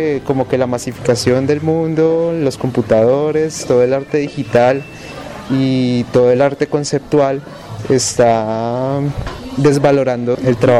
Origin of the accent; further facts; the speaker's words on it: Bogotá, Colombia; yo vengo de Bogotá. Estoy aquí pues, en el taller de oficios de Barichara desde hace 2 años y medio